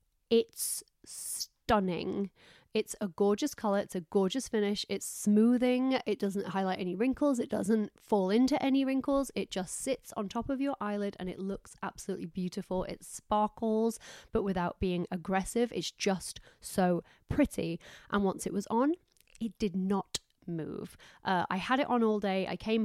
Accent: Doncaster, Yorkshire and the Humber, United Kingdom; And anyone who knows I'm from Doncaster.

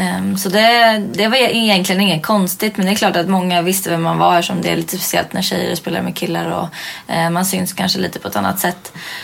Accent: Stockholm, Stockholm County, Sweden; Jag är uppväxt i Stockholm, på Södermalm.

